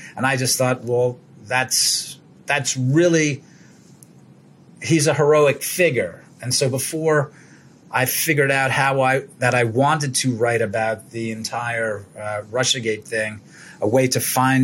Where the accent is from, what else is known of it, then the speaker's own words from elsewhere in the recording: New York, United States; I'd lived in New York for a long time. I was raised in New York.